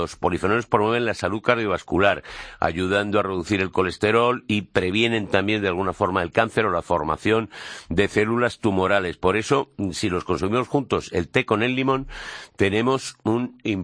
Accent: Madrid, Community of Madrid, Spain; Los de la Prospe, que hemos ido siempre. Yo soy de la Prospe

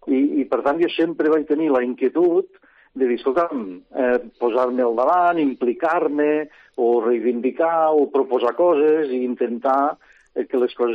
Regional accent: Barcelona, Catalonia, Spain; born there; Vaig néixer a Barcelona.

